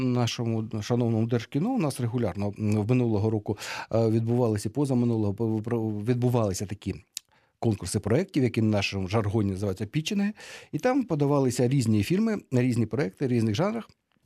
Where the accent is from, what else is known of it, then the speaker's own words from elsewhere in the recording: Luhansk, Luhansk Oblast, Ukraine; Я ж теж зі сходу, так само ж. Я ж теж з Луганська.